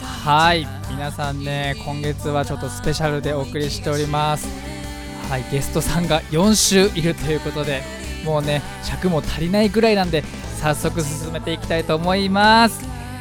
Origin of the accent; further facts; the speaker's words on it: Fujisawa, Kanagawa, Japan; 藤沢出身の俳優タレントとして活動する私